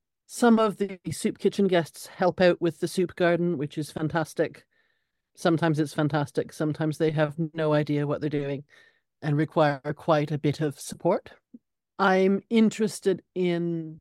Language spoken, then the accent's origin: English; Saskatchewan, Canada; now in London, United Kingdom; I am a transplanted Saskatchewan girl. I'm Canadian originally, but I live in London, UK.